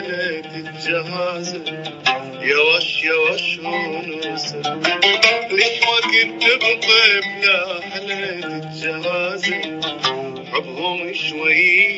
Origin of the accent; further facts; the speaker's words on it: Kut, Wasit, Iraq; also born or lived in Turkey; أقول لا أنا أصلا من الكوت يعني. فأكو ناس يعني يتصورون أنني من بغداد نتيجة لهجتي